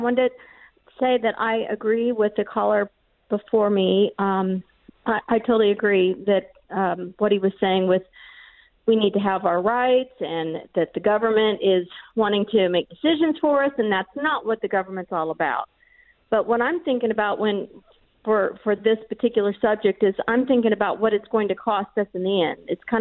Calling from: Shawnee, Kansas, United States

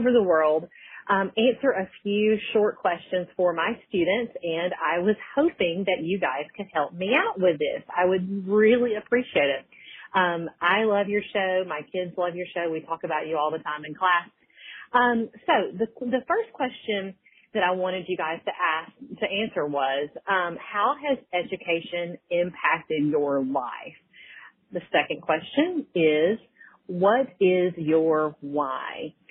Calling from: Brandon, Mississippi, United States; Hey, Todd and Julie. … from Brandon, Mississippi.

